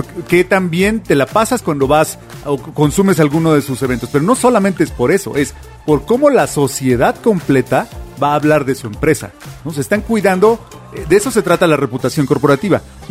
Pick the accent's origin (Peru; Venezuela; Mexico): Mexico; nosotros llegamos como mexicanos, con la cultura mexicana de producción